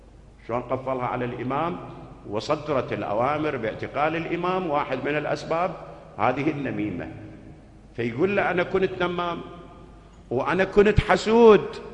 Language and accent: Arabic; Najaf, Najaf Governorate, Iraq; accent: Najafi; كانوا يسموهم بلهجتنا الدارجة بالنجف